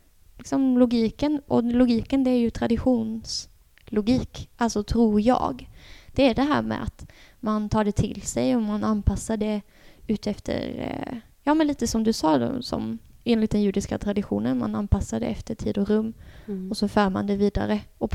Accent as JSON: {"language": "Swedish", "country": "Sweden", "said": "Som någonting som jag som svensk tilltalas av enormt"}